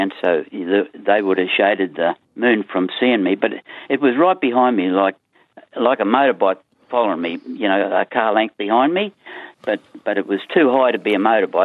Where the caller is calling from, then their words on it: Malanda, Queensland, Australia; I'm ringing from Malanda on the Atherton Tableland.